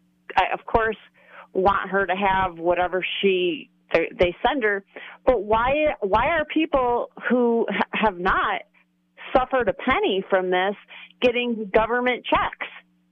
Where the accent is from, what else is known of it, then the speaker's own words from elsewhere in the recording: Chicago, Illinois, United States; Well, I'm originally from Chicago area, so...